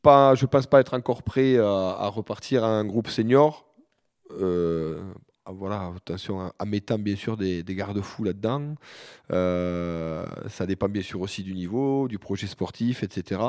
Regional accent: France; Je suis français.

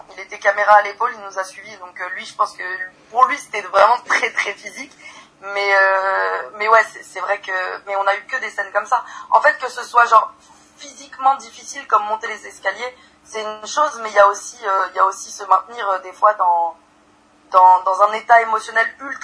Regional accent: Paris, Île-de-France, France; moi je viens pas de banlieue, je viens de Paris, d'un quartier proche périphérie parisienne

